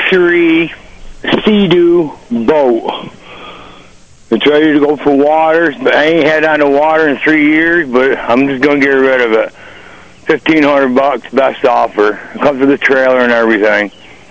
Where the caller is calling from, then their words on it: Sparta, United States; Calling from Sparta today.